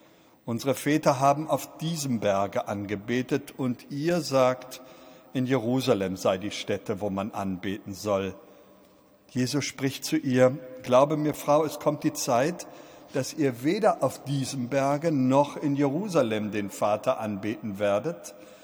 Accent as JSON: {"language": "German", "region": "Berlin", "country": "Germany", "said": "Könnten wir ätzen als Berliner, die es besser wissen, dürfen wir das."}